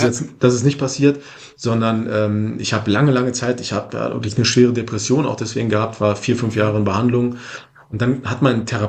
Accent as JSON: {"language": "German", "town": "Hildesheim", "region": "Lower Saxony", "country": "Germany", "said": "Ich komme ja aus Hildesheim"}